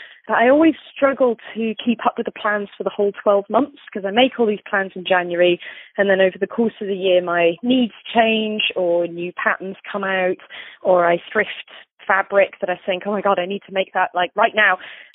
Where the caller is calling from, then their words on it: Edinburgh, Scotland, United Kingdom; I'm calling from Edinburgh, Scotland